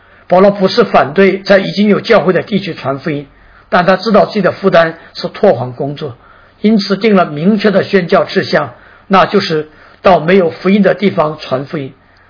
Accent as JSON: {"language": "Chinese", "region": "Heilongjiang", "country": "China", "tie": "born or raised there", "said": "连我黑龙江那个边疆的 我的家乡黑龙江那个边疆的小村庄也有了教堂"}